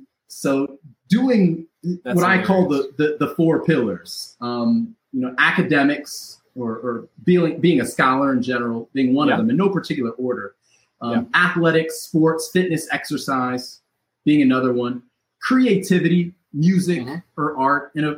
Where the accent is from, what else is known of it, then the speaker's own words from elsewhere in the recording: Perrysburg, Ohio, United States; also born or lived in Toledo; Born and raised in Northwest Ohio, in Toledo, and my family moved us to Perrysburg, Ohio, which is a suburb of Toledo, very early on.